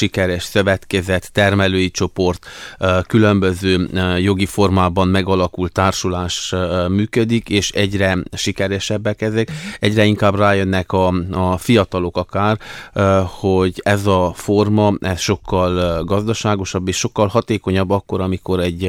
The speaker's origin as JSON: {"language": "Hungarian", "region": "Transylvania", "country": "Romania", "said": "Erdélyi magyarként, az RMDS által támogatott alelnökként"}